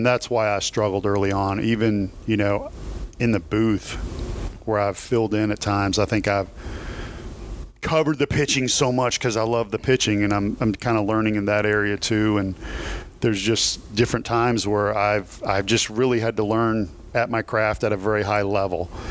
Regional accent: Kentucky, United States; Well, yeah, and I'm from Kentucky, so we all get it.

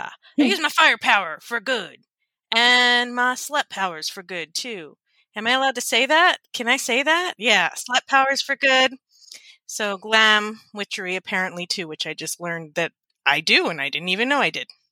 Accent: El Paso, Texas, United States; from El Paso, Texas.

